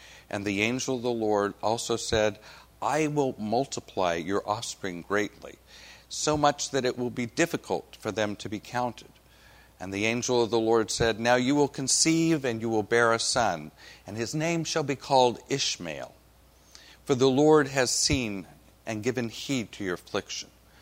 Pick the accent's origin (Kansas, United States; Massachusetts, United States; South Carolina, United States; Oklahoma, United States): Oklahoma, United States; And Annette calls me a Southern boy. And I go, "I'm from Oklahoma. It's not really the South."